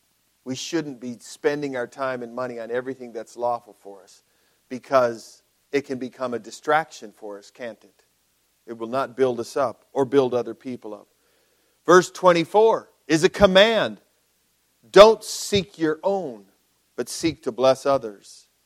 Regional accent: United States; As an American, when I go to China, I do not have all those rights while I'm a guest in their country.

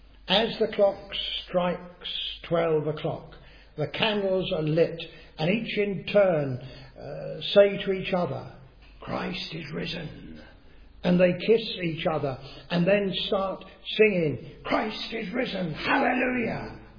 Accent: England, United Kingdom; Of course, we're English, most of us, and it's a stiff upper lip sort of thing

